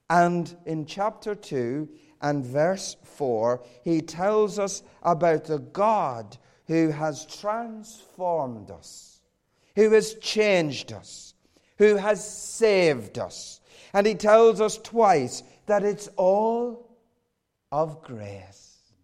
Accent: Ireland; accent: Irish; I grew up in a loving Roman Catholic home in the south of Ireland. You can tell that from my accent.

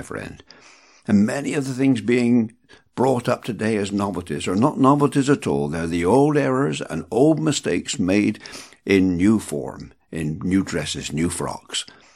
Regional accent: England, United Kingdom; Now, I'm an Englishman.

